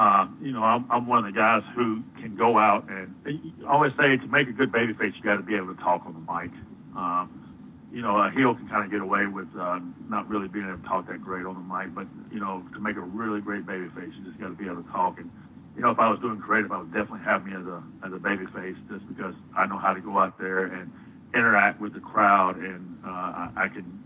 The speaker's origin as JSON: {"language": "English", "region": "the South", "country": "United States", "tie": "born or raised there", "said": "But, you know, definitely growing up in the South, I, you know, a big country music fan."}